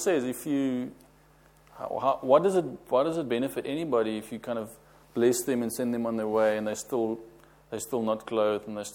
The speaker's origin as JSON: {"language": "English", "country": "South Africa", "said": "Yeah, you don't see that often in South Africa. I come from"}